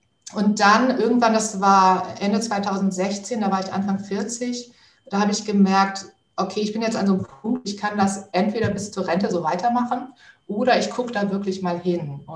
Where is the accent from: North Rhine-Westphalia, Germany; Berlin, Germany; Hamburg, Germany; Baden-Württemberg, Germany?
Hamburg, Germany; ich komme aus Hamburg